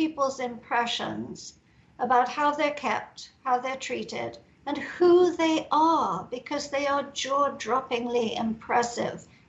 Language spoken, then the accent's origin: English; England, United Kingdom; You know, I'm English, we're supposed to be reserved.